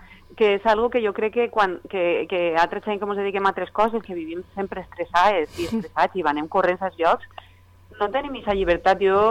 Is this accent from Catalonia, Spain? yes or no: no; Albal, Valencian Community, Spain; jo no soc d'allà, jo soc d'Albal, d'un poble de l'Horta de València